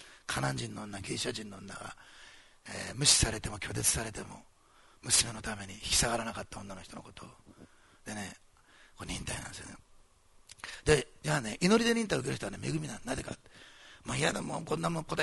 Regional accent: Osaka, Japan; born there; 私大阪生まれで、大阪ってのはせっかちな街なんです

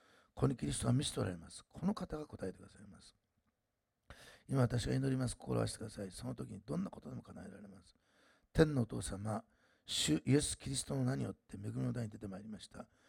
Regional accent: Nagasaki, Japan; 僕は長崎育ちましたからそれよく知ってるんです

